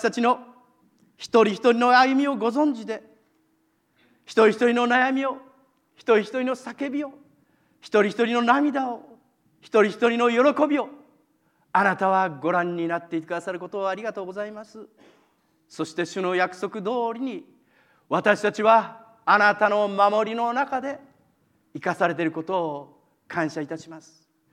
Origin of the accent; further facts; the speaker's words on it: Tochigi, Japan; しばらく前に私、田舎に、私栃木県なんですけど、田舎に帰りまして